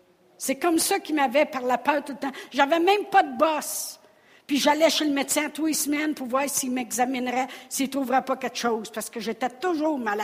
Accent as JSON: {"language": "French", "region": "Quebec", "country": "Canada", "said": "On est des Québécois après tout. On a été niaiseux longtemps. Mais maintenant, on ne l'est plus."}